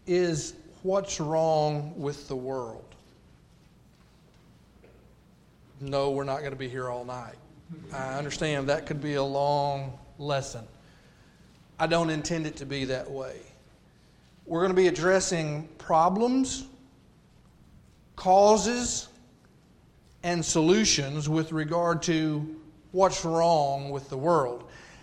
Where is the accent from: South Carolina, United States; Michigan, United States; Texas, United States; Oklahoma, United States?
Texas, United States; As was mentioned, I am from Texas.